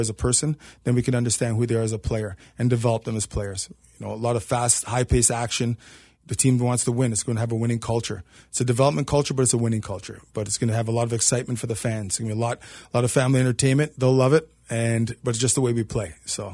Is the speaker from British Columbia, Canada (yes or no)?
no; Toronto, Ontario, Canada; I'm from Toronto, so hockey is our sport. It's Canada.